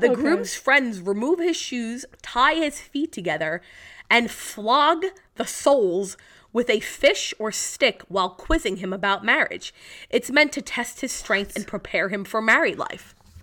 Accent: Ireland; No, I'm not fucking Greek. I'm Irish.

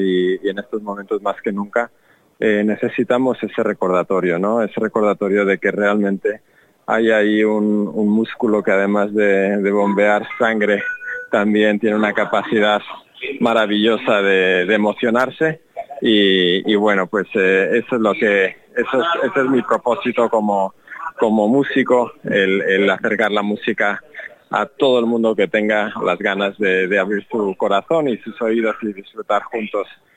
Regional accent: La Rioja, Spain; que es una jota riojana, porque soy riojano

